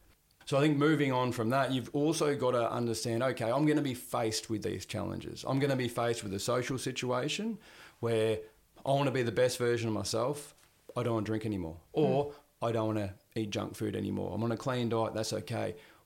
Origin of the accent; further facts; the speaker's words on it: Victoria, Australia; I grew up in Victoria.